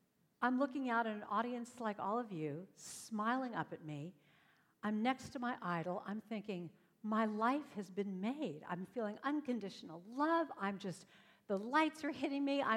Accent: Hollywood, California, United States; I grew up in Hollywood, yes, people are actually born there, I grew up in Hollywood, California

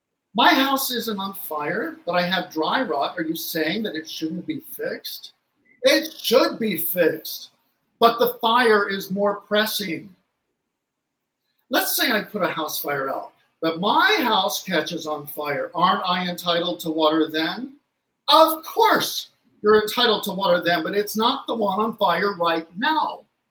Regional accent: Florida, United States; when I was growing up in the Methodist Church in the South in a small town in Central Florida.

